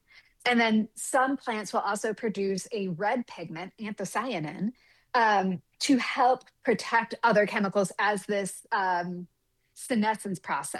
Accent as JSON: {"language": "English", "region": "Appalachia", "country": "United States", "tie": "born or raised there"}